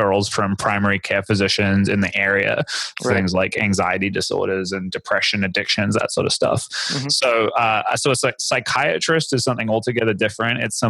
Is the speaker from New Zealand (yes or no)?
yes; New Zealand; I'm from New Zealand originally, and when my first business was a brick and mortar psychotherapy practice there.